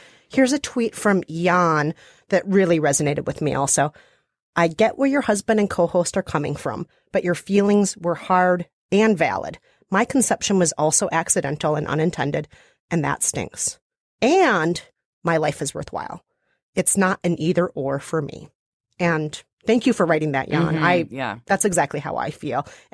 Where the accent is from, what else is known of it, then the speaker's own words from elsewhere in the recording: Minnesota, United States; accent: Minnesota; maybe even my beautiful Minnesota accent.